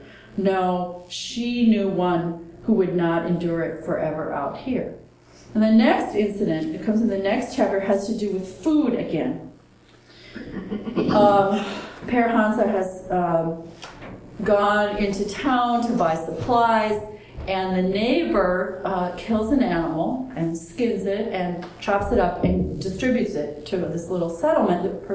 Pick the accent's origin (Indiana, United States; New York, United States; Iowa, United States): Iowa, United States; Now, I got to tell you, I grew up in Iowa.